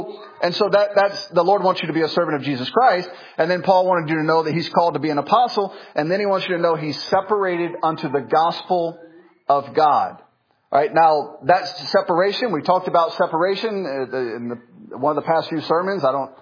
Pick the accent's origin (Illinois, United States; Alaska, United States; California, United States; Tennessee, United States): Tennessee, United States; Memphis; I'm ex-military. I grew up in Memphis. My mom was 16 years old and homeless when she had me.